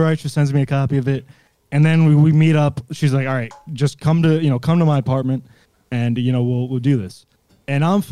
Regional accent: Ireland; I'm Irish.

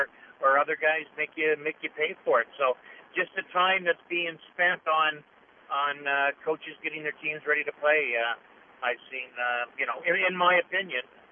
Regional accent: Nova Scotia, Canada; born or raised there; moved away; also born or lived in Ontario

